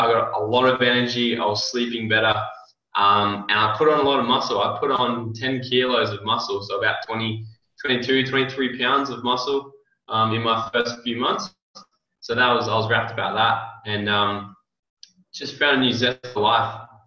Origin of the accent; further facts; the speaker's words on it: Australia; I'm from Australia, not US originally. So get used to the accent for the next hour.